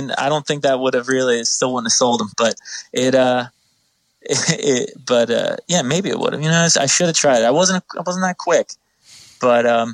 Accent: New Jersey, United States; I'm from South Jersey, so

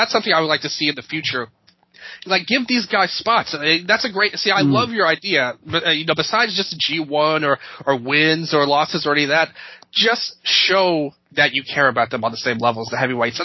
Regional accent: Tennessee, United States; fellow Tennessean as well, much like myself, I think he's more from the Middle Tennessee area, and I'm more from the West Side

